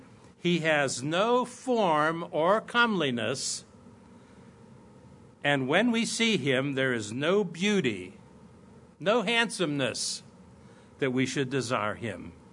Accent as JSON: {"language": "English", "town": "Bridgeville", "region": "Pennsylvania", "country": "United States", "tie": "born or raised there", "also_born_or_lived": "Canonsburg / Claysville", "said": "I was born in Canonsburg, Pennsylvania, but my parents resided in Bridgeville, Pennsylvania, and then Claysville for a little while, but then back to Bridgeville. So Bridgeville's my hometown, but Canonsburg Hospital is where I was born."}